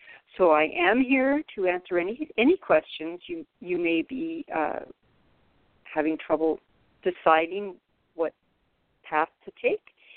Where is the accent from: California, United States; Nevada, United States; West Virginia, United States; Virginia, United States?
California, United States; I myself live in a retirement community in Florida. I came here from California approximately 6 months ago